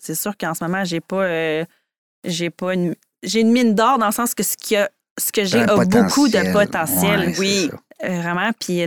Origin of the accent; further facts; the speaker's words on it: Quebec, Canada; Moi, je suis en Gaspésie. Je viens de la Gaspésie. Ma famille est en Gaspésie